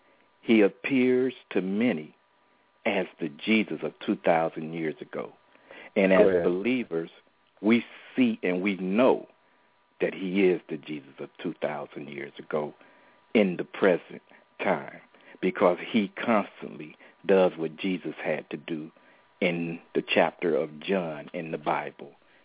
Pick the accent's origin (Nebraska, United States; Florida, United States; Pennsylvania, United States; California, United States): Florida, United States; Tampa; hailing from out of Tampa, Florida, because that is my hometown.